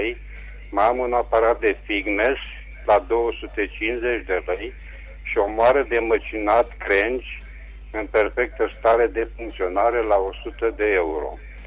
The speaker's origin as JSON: {"language": "Romanian", "town": "Reșița", "region": "Caraș-Severin", "country": "Romania", "said": "sunt din Reșița și revin și eu cu unele anunțuri."}